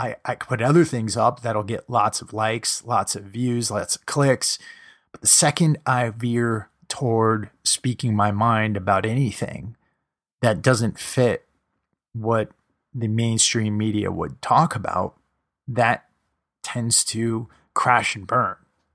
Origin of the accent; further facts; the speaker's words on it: United States; this is me as an American